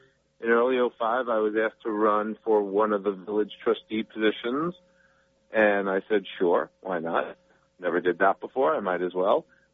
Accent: Brooklyn, New York, United States; also born or lived in Long Island / Chicago; I grew up in Brooklyn and Long Island. I lived in Chicago. I've never really lived in a place where winters weren't difficult.

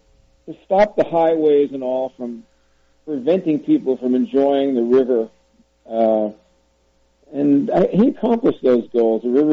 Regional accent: United States; I am not either left-wing or right-wing. I'm an American

